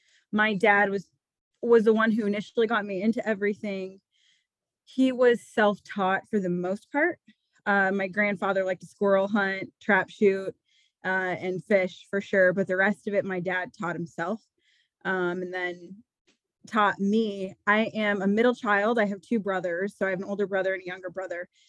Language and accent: English; Iowa, United States; I'm born and raised in Eastern Iowa. I have been in Iowa my whole life.